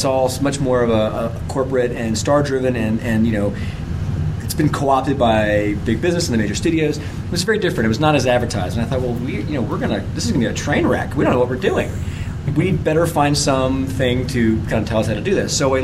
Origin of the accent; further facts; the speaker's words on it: Denver, Colorado, United States; I grew up here in Denver, and actually, Denver was my back lot growing up shooting.